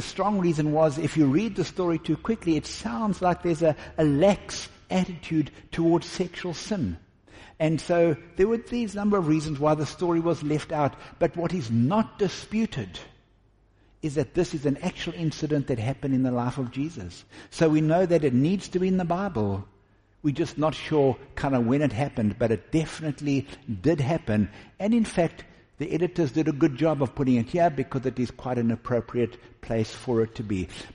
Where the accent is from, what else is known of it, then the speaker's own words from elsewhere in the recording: Westville, KwaZulu-Natal, South Africa; I grew up in Westville, and I watched these guys run up the old R103